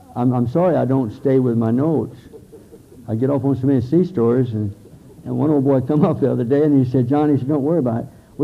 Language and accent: English; Hamilton, Waikato, New Zealand; when I get back to my hometown in Hamilton, New Zealand